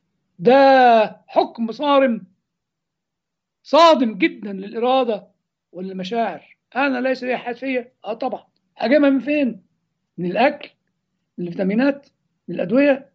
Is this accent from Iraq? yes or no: no; Egypt; قطر درجة ثالثة في السبنس عندنا في مصر